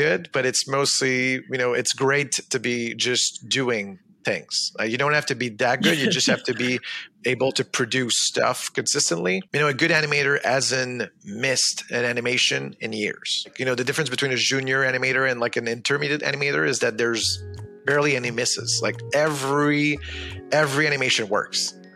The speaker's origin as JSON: {"language": "English", "town": "Drummondville", "region": "Quebec", "country": "Canada", "lives_now": "Montreal, Canada", "said": "So I'm from the countryside. So I'm from Drummondville, which is like an hour away from Montreal. So I was not like in a urban area"}